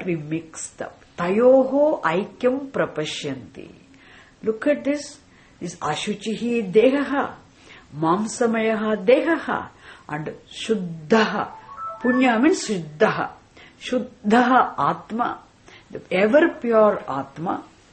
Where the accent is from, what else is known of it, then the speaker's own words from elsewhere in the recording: India; I am Indian, I am Vedanta teacher